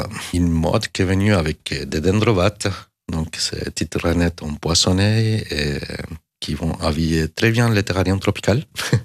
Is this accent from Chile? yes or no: yes; Chile; Oui, tout à fait. C'est là-bas que tout a commencé. Quand j'étais petit, j'ai toujours aimé la nature, la science et les animaux.